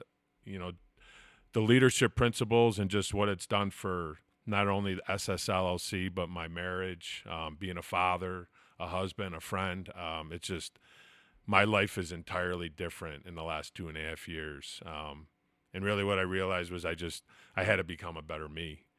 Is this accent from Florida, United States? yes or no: no; Chicago, Illinois, United States; So we're originally from Chicago, and I grew up, my dad was a plumbing contractor